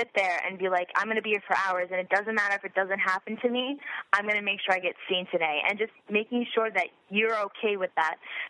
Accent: Richfield, Connecticut, United States; I grew up in Richfield, Connecticut, or as I like to say, my parents took me hostage and raised me in Connecticut because I completely hated it.

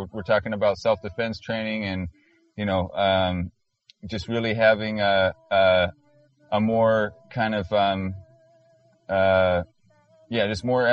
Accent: Northwest, United States; I grew up in the Northwest and she grew up in Southern California

